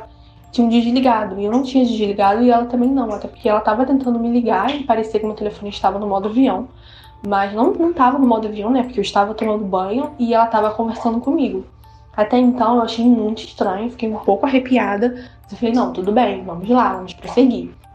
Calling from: Rio de Janeiro, Brazil; tenho 20 anos, sou do Rio de Janeiro, capital.

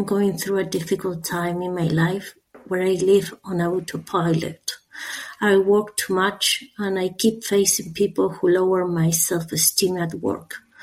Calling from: Barcelona, Catalonia, Spain; from Barcelona, Spain.

